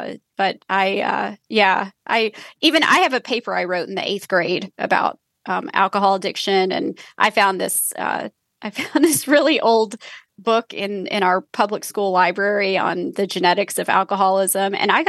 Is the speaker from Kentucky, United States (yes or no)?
yes; Kentucky, United States; I mean, I grew up in Kentucky and, you know, neither of my parents went to college and I was not expected to go to college.